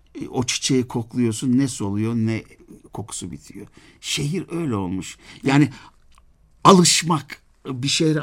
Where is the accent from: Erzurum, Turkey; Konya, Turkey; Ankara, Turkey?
Ankara, Turkey; Mesela Ankara'da doğdum, büyüdüm.